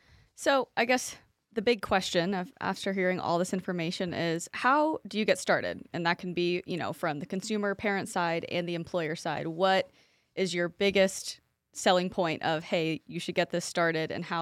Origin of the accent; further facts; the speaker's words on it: Colorado, United States; I grew up in Colorado, and I'm sure there's something that's there